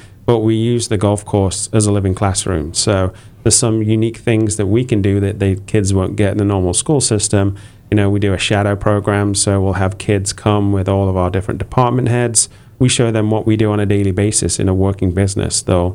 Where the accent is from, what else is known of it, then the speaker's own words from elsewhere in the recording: England, United Kingdom; moved away as an adult; So if you can't tell by the funny accent, I'm actually originally from England. I moved over in 2003